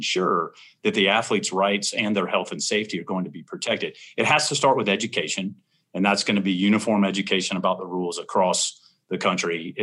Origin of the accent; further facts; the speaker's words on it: Jacksonville, Florida, United States; I grew up in Jacksonville, Florida, and pretty close to Ocala, Florida.